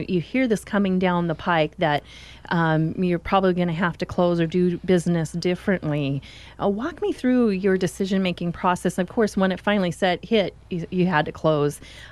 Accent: Salem, Oregon, United States; also born or lived in Arkansas; I'm Oregon. I was raised here in Oregon. Salem is home. But I've been away for over 30 years and now back.

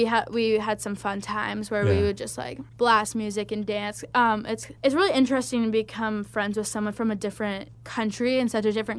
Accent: United States; To me, like, just because I grew up in America, smoking cigarettes was kind of gross.

